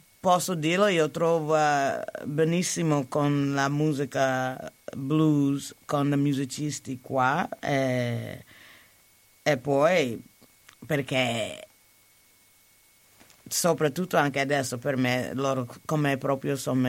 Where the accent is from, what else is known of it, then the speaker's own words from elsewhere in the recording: United States; Italian is a second language; Come io sono americana